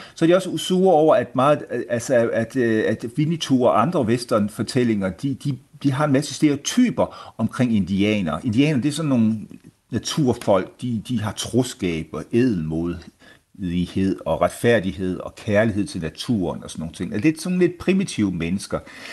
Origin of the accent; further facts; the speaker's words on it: Region of Southern Denmark, Denmark; Ja, i Sønderjylland, hvor jeg voksede op